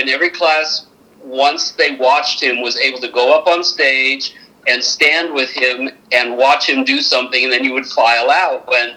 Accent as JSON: {"language": "English", "country": "Germany", "tie": "born or raised there", "first_language": "German", "second_language": "English", "said": "And I had a little different experience because, number one, German's my first language."}